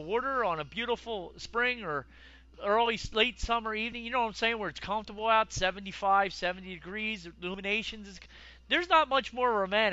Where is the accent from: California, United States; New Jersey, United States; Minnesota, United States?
New Jersey, United States; We're from Jersey.